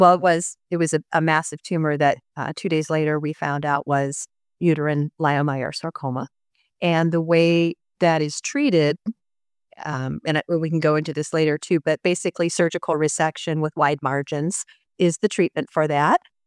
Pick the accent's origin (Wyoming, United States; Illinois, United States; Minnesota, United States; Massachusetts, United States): Illinois, United States; Chicago; I am from Chicago. I'm 54 years old.